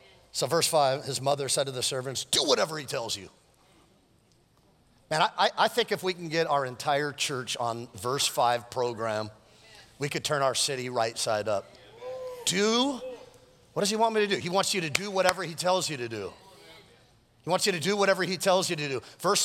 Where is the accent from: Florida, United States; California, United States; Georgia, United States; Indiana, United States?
California, United States; Westlake Village; Because I grew up in Westlake Village, and let's just, can we just be honest in church?